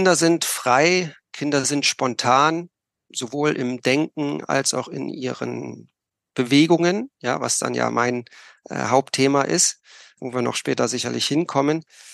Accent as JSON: {"language": "German", "region": "Berlin", "country": "Germany", "tie": "born or raised there", "said": "Ich bin in Berlin geboren. Damals, oder ich könnte fast sagen, in einem Land, was es jetzt nicht mehr gibt, weil im Ostteil von Berlin, ja, für mich ist Deutschland eine Einheit, aber nichtsdestotrotz bin ich in der Charité zur Welt gekommen"}